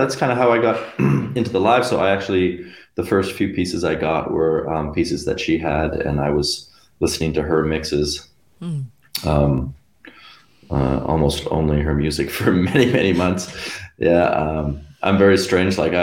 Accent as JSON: {"language": "English", "country": "Canada", "tie": "born or raised there", "lives_now": "Berlin, Germany", "said": "But I am also half Swiss. So I grew up in Canada. But my mom is originally from Switzerland, so I actually have a Swiss passport."}